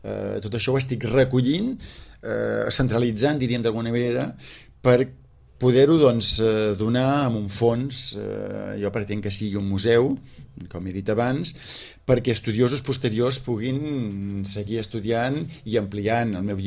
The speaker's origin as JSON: {"language": "Catalan", "region": "Catalonia", "country": "Spain", "said": "Com a català no m'agradaria que sortís de Catalunya"}